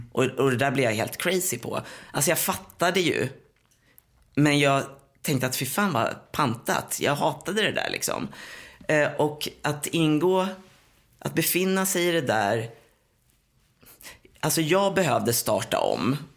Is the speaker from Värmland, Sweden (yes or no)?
no; Tyresö, Stockholm County, Sweden; jag är uppvuxen i Tyresö, i ett radhusområde, Krusboda heter det.